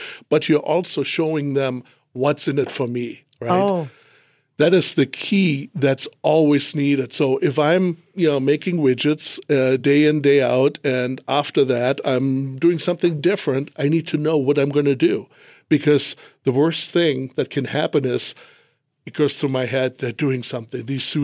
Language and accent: English; Germany; accent: West Texas; moved away as an adult; you probably hear that from my West Texas accent. I didn't grow up over here. I grew up in Germany. Mm. Lived there for 20 years.